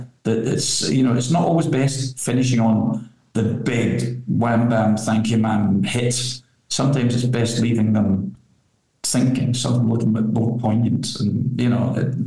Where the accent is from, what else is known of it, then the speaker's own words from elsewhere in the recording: Glasgow, Scotland, United Kingdom; born there; It's funny, when I was born in Glasgow, a big religious divide, a bit like Northern Ireland, you know, Catholic, Protestant